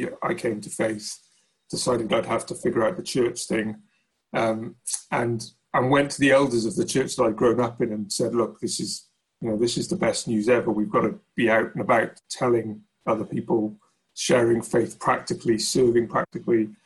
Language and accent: English; Wales, United Kingdom; now in Bath, United Kingdom; So I grew up in South Wales